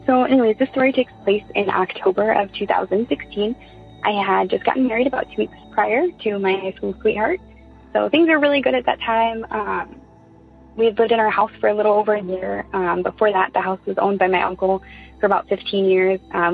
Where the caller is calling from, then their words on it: Iowa, United States; I'm calling from Iowa.